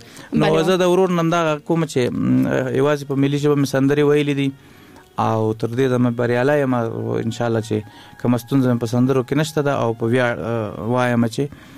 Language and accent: Pashto; Laghman, Afghanistan; also born or lived in Kunduz; مونږ اصلا د لوی مشرقي یو، لغمان نه تللي یو کندوز ته، نو هم د کندوز یو هم د لغمان یو، دلته هم جایداد لرو، هلته هم لرو جایداد، خو ټول افغانستان زما کور ده